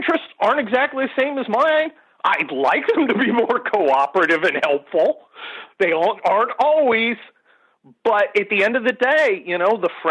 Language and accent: English; United States; But I'm an American. And America comes first